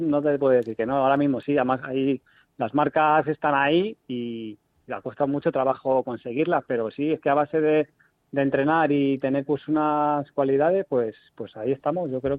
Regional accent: Alcobendas, Community of Madrid, Spain; Sí, soy de Alcobendas.

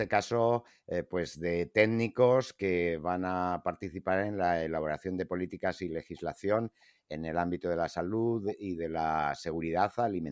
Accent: Spain; first language Spanish; somos nativos españoles

